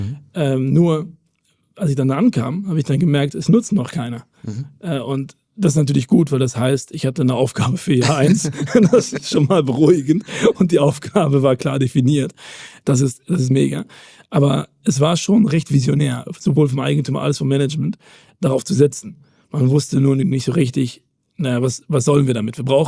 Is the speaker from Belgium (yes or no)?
yes; Belgium; Ich bin Belgier